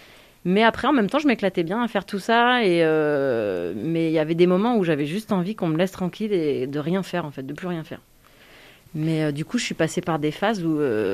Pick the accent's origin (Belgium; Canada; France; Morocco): France; Île-de-France; also born or lived in Suresnes; Près de Paris, exactement. Ouais. Je suis née là-bas. Et après, j'ai grandi dans les Yvelines, qui est un autre département en Île-de-France. J'étais entre la campagne et la ville, un peu. Voilà, donc j'ai passé toute mon enfance là-bas et j'en suis partie à 18 ans.